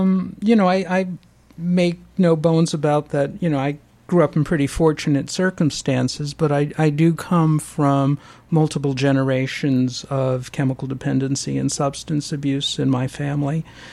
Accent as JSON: {"language": "English", "town": "Miami Beach", "region": "Florida", "country": "United States", "tie": "born or raised there", "said": "I'm one of the few people that was actually born and raised on Miami Beach."}